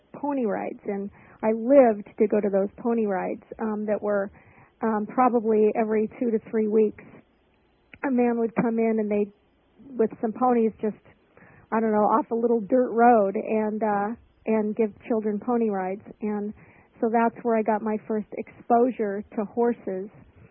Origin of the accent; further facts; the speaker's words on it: California, United States; I grew up in Southern California, and I didn't have any opportunities to be around horses